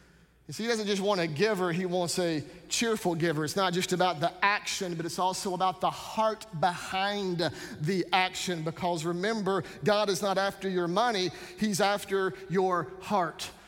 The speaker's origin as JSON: {"language": "English", "region": "North Carolina", "country": "United States", "said": "I'm from North Carolina, and so he was a Tar Heel fan, he loved the Heels, but then his daughter went to Duke."}